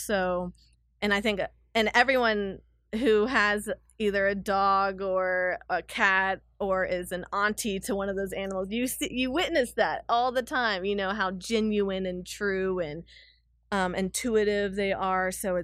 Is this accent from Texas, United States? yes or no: yes; Austin, Texas, United States; And then just growing up in Austin, of course, being by lakes and rivers and lots of trees, I've been able to soak in all that.